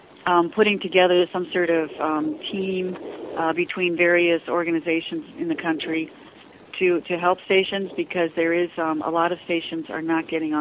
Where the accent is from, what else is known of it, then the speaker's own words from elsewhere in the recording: Ames, Iowa, United States; I've also been helping the station in my hometown in Ames, Iowa, just because I really want them to succeed because it's my hometown.